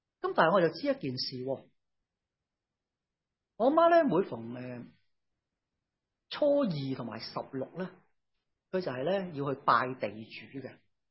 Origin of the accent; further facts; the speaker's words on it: Chaozhou, Guangdong, China; 我哋系潮州人嚟噶嘛？